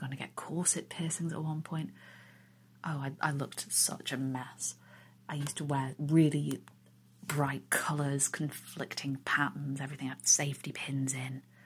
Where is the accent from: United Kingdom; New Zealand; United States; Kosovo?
United Kingdom; England; Very, I think, boringly on my part, I'm English, and I like English accents on men